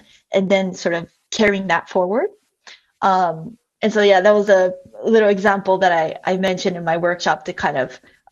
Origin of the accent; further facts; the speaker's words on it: Yokohama, Kanagawa, Japan; I was born and raised in Yokohama, as you mentioned. But I've actually never been to Japanese school. My education has always been in English, in international school. So I kind of grew up in Japan, you know, knowing the language